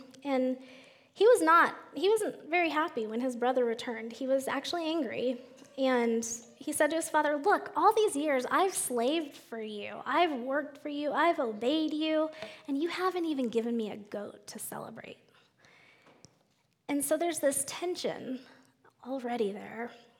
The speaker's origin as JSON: {"language": "English", "region": "Colorado", "country": "United States", "said": "I'm not from Texas. Sorry, Sherry.\" and so I said, \"I'm from Colorado.\""}